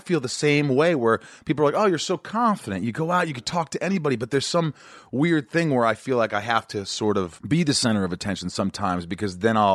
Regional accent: Evansville, Indiana, United States; also born or lived in New York; I was born in New York. I grew up in Southern Indiana.

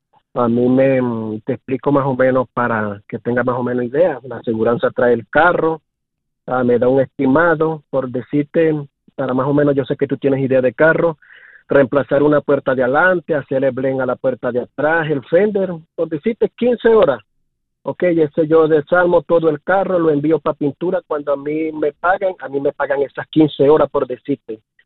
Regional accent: Venezuela; moved away; yo soy venezolano

